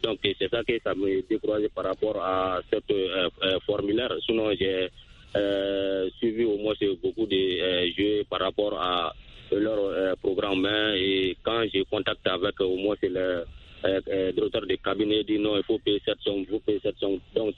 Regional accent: Soninkéni, Mali; Oui, effectivement, dans mon village natal.

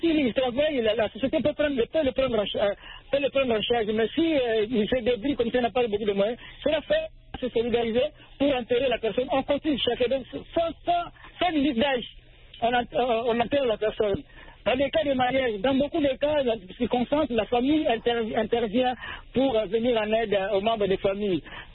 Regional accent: Mali; c'est en Afrique, et c'est tout chez nous au Mali

